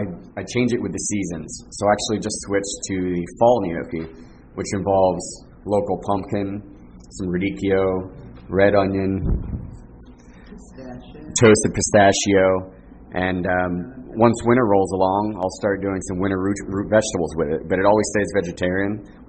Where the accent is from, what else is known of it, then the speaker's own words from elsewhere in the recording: Naples, Florida, United States; Yes, I grew up in Southwest Florida.